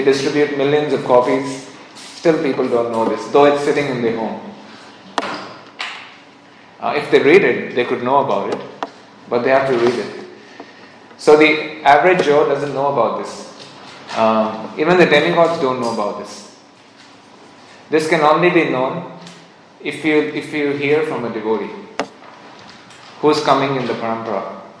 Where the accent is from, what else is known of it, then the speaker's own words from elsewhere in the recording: India; because I'm from India